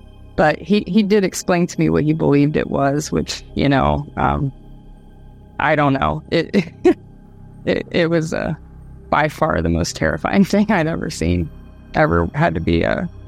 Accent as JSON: {"language": "English", "town": "Dayton", "region": "Ohio", "country": "United States", "tie": "born or raised there", "said": "the whole area that I grew up in Dayton"}